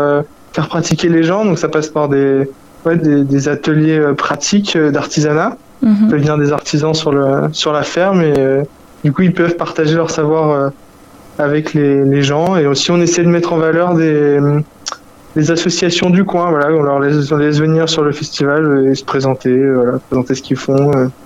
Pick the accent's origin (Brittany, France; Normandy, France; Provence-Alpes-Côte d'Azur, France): Normandy, France; Alors, on est une douzaine de jeunes du terreau bas normand, comme on dit. Et du coup, on est tous issus de l'Orne, autour de la ferme, voilà, tous les petits villages à côté.